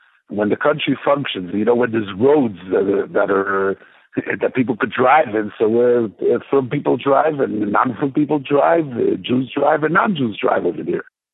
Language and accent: English; Israel; I was born in Eretz Yisrael and grew up in Eretz Yisrael, but picked it up from the home.